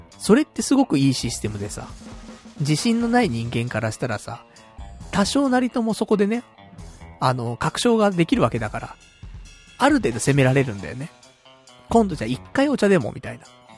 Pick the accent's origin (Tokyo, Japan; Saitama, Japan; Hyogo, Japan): Saitama, Japan; 私、地元が埼玉。